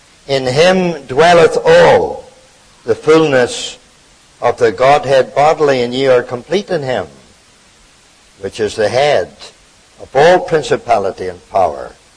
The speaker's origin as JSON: {"language": "English", "country": "Ireland", "lives_now": "Canada", "said": "The Irishman says 8. But I'm a Canadian now. I say 8."}